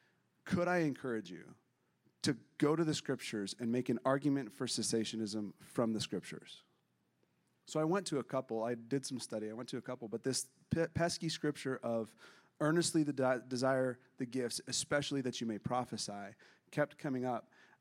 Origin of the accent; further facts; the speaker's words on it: Northeast, United States; I grew up in the Northeast